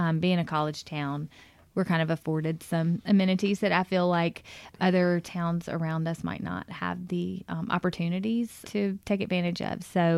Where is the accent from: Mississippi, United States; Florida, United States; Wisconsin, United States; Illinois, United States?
Mississippi, United States; Tupelo; I was moving from Tupelo, my hometown, which is just 45 miles to the east.